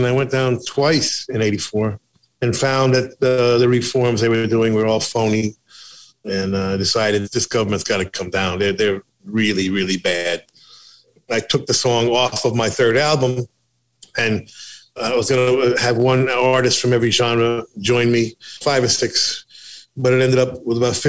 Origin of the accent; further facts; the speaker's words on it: United States; I then thought about it and realized that, oh, my God, I'm an American.